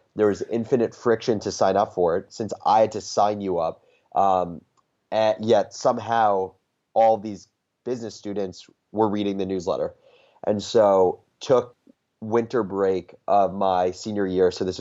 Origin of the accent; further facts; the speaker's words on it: New Jersey, United States; I'm originally from New Jersey.